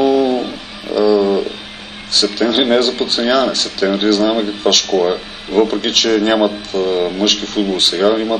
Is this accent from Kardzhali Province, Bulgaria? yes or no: no; Kyustendil, Kyustendil Province, Bulgaria; moved away; Все пак аз съм от Кюстендил